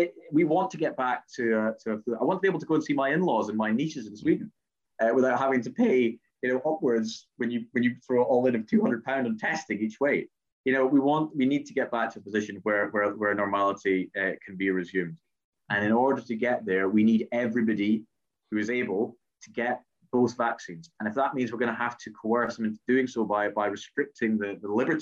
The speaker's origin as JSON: {"language": "English", "country": "United Kingdom", "said": "yeah, I am British and proud, and always will be."}